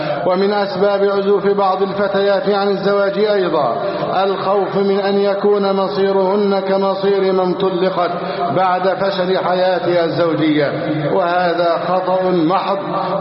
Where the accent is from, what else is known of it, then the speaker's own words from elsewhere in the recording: Egypt; بلدنا مصر